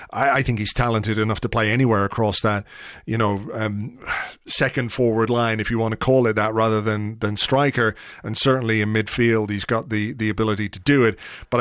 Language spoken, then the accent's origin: English; Ireland; But anyway, that's not my problem as an Irishman.